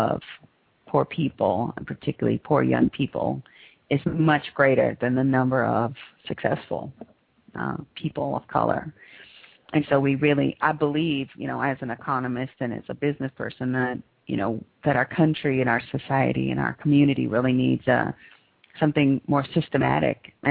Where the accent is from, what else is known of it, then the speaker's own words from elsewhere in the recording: East Palo Alto, California, United States; Well, I really did grow up in a ghetto, so... It is a typical California, suburb, a poor community called East Palo Alto, California.